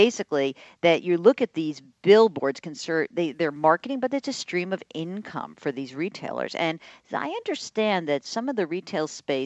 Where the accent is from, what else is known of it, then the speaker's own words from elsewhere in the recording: New York City, New York, United States; If you figure that a third of them are New Yorkers, and I'm a New Yorker and no one looks up in New York